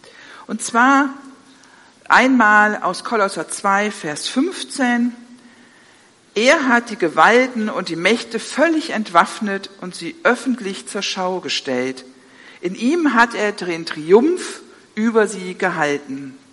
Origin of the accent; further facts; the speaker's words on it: Berlin, Germany; Ich bin ursprünglich Berlinerin